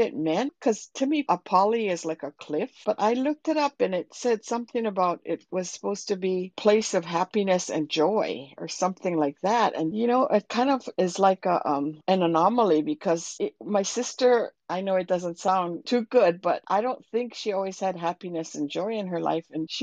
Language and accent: English; Hawaii, United States; moved away as an adult; the time I graduated from college and went to the University of Hawaii and moved to the mainland, being Hawaiian started to be a more special thing. Growing up in the 40s and 50s, it wasn't.